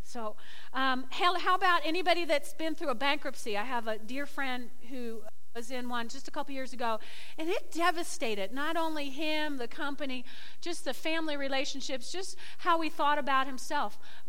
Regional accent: Teaneck, New Jersey, United States; memories of growing up in Teaneck on Van Buren Avenue, where two-thirds of the population were Catholics

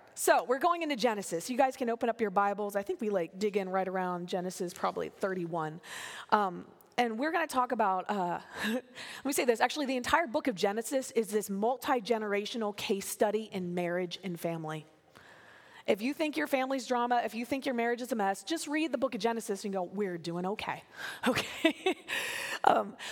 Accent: Pennsylvania, United States; we love York County. I'm from York County, born and raised.

